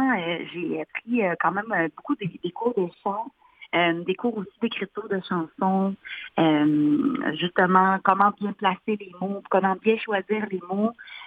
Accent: Quebec City, Quebec, Canada; now in Montreal, Canada; Le fait que j'ai déménagé à Montréal, moi je viens de Québec

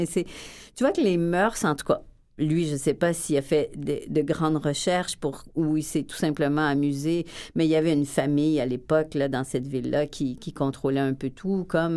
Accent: Quebec, Canada; Moi, je suis québécoise, j'ai été élevée en québécois, mais je suis moitié italienne.

